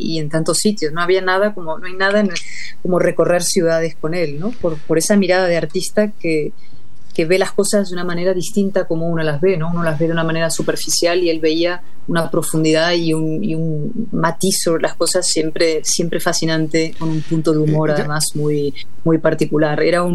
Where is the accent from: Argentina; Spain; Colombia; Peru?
Spain; born there; este acento que me delata en la vida pública española, como no ser completamente de aquí. Yo soy española por elección, nací en España, pero decidí ser española